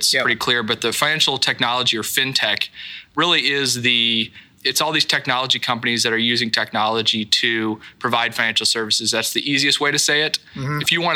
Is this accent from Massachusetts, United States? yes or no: no; Downers Grove, Illinois, United States; Downers Grove, Illinois, which is a suburb of Chicago.